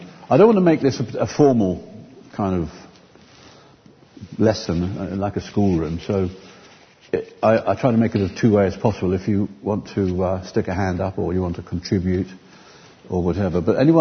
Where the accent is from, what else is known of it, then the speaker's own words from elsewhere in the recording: United Kingdom; I'm British, kind of, fourth generation Italian, actually … so I should be speaking in the mother tongue of my homeland